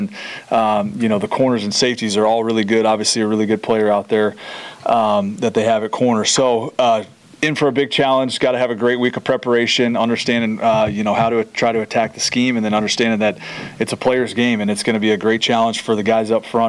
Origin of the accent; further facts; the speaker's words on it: Colorado, United States; Shoot, I remember growing up in Colorado, remember him playing, you know, for the University of Colorado